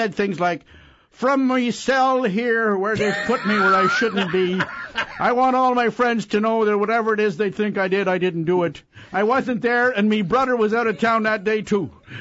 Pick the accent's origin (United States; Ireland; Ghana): Ireland; And I know I'm Irish because what I did is I wrapped myself tighter in the clothes